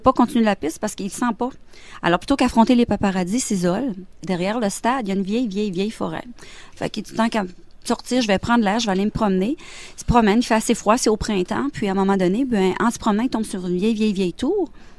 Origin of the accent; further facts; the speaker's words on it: Kenogami, Quebec, Canada; j'ai été élevée à Kenogami, pas loin de l'île Sainte-Cécile. Je demeure à Chipcha depuis que je suis mariée.